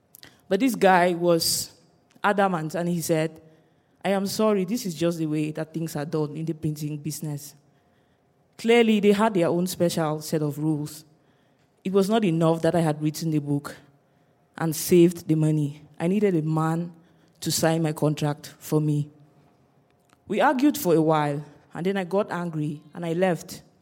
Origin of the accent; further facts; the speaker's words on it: Cameroon; Growing up in Cameroon